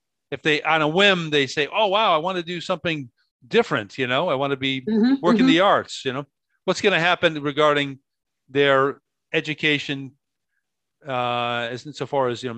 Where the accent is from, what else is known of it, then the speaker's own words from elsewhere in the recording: New York, United States; moved away as an adult; also born or lived in Florida; now in Peru; I'm an expat American. I'm from New York, but we lived in Florida a long, long time. Then I ended up becoming an expat. We moved to Peru.